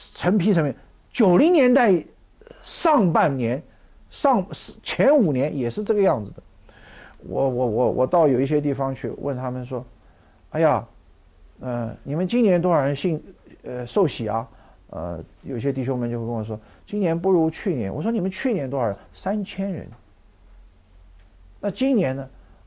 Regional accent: Taiwan; 我自己是生在台湾，长在台湾，

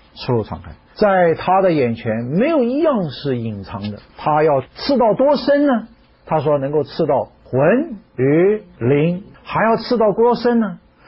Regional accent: Shandong, China; 我们山东人不这么简单的。

